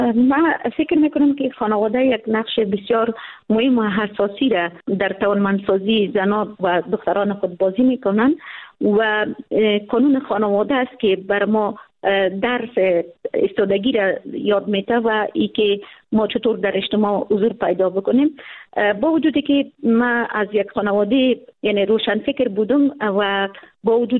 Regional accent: Afghanistan; دختر خانم هایی که در ولایت ما هستن، چون ولایت سمنگان کاملا یک ولایت سنتی هست

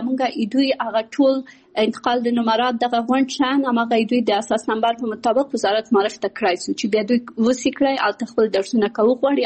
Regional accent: Kabul, Afghanistan; also born or lived in Pakistan; د ملیحې اکاډمي بنسټ ایښودونکی یم. زه په کابل کې زیږیدلې یم او خپل ابتدایي تعلیمات مې په پاکستان کې کړی او بیا ثانوي او بیرته پوهنتون مې په کابل کې ویلی ده.

